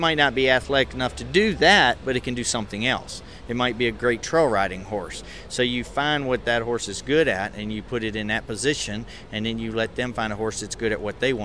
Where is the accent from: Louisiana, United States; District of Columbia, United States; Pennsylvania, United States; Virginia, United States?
Virginia, United States; Is in Virginia. I'm right outside of the Richmond area in a little community called Powha